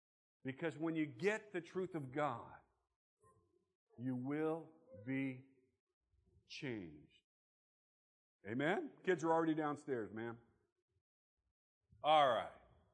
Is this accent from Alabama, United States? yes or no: no; Fresno, California, United States; now in San Diego, United States; My hometown is Fresno. Anybody been to Fresno? Oh, yeah. It's a nice town to be from.